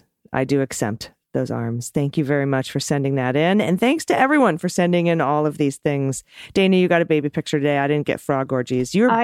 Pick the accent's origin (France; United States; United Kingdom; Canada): Canada; I'm a Canadian senior citizen.